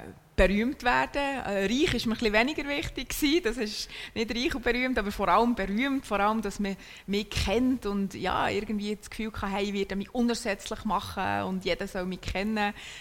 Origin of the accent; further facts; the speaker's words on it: Hinterkappelen, Bern, Switzerland; Also ich bin in Hinterkappelen bei Bern aufgewachsen. Das ist sehr nahe bei der Stadt, aber sehr, eigentlich recht ländlich, schon am See mit Wald und Schafweiden dazwischen.